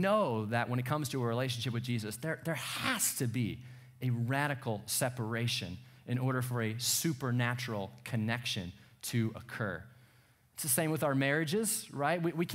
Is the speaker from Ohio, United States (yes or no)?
yes; Cleveland, Ohio, United States; also born or lived in Missouri; I'm fans of the Cleveland Indians because I'm from Cleveland.